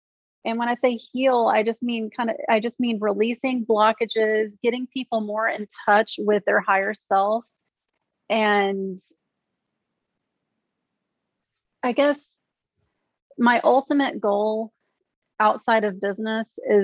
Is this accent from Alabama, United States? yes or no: yes; Mobile, Alabama, United States; also born or lived in San Diego; so I moved from San Diego back to my hometown in Mobile, Alabama. I haven't been here in 25 years.